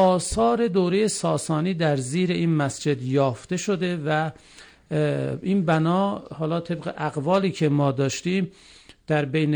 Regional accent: Ardabil, Ardabil Province, Iran; با سینه ستبر و با قد افراشته بگیم که من اردبیلیم

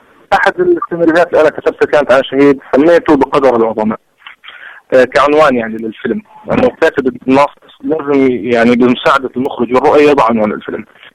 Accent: Palestine; ما ألاحظ أنه الكل بيتعاطى معنا إحنا كفلسطينيين

